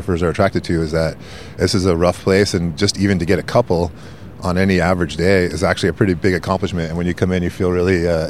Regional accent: East Coast, United States; And when I grew up in the East Coast where I learned to surf, it was so rare to even get that kind of feeling

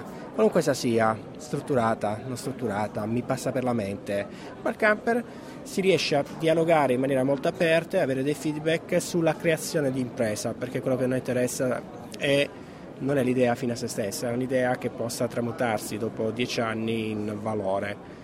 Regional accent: Calabria, Italy; io, essendo calabrese, avevo un certo, come dire, spinta propositiva nel cominciare

